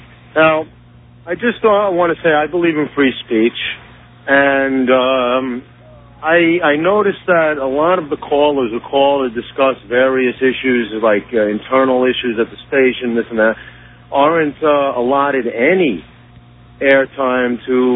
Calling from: Manhattan, New York, United States; I'm calling from Manhattan.

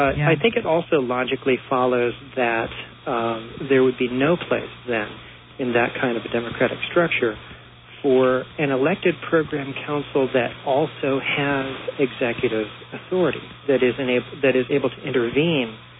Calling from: Columbus, Ohio, United States; I'm calling from Columbus, Ohio.

